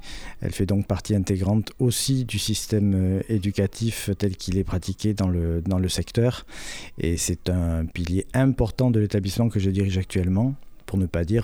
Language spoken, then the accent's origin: French; Brive-la-Gaillarde, Nouvelle-Aquitaine, France; moved away as an adult; now in Saint-Jean-de-Luz, France; Je suis originaire de Brive-la-Gaillarde en Corrèze. Expatrié de ma Corrèze natale en 2007.